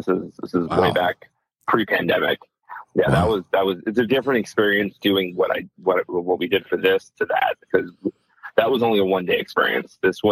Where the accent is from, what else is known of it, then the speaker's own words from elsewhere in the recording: Miami, Florida, United States; moved away as an adult; now in Boston, United States; Born and raised in Miami. You know, typical like Latin, you know, upbringing, loved cooking with grandma kind of thing.